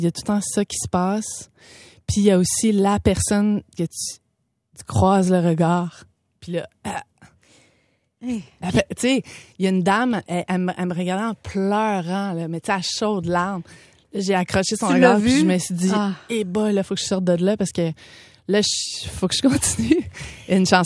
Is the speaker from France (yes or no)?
no; Montreal, Quebec, Canada; je suis montréalaise je suis la cinquième génération de Montréalais. Moi, mes arrière-grands-parents sont arrivés cultivés à Hochelaga-Maisonneuve.